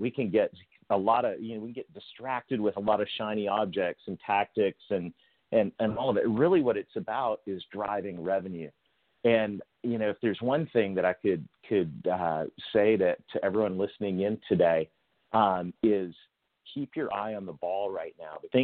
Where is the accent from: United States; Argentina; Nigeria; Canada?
Canada; I'm a Canadian kid that married a Southern girl